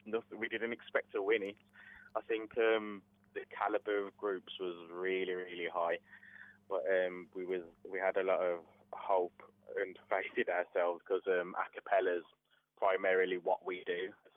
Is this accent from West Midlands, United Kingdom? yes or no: yes; Wolverhampton, West Midlands, United Kingdom; But the weird thing is we're from like all over the country. So I'm from Wolverhampton.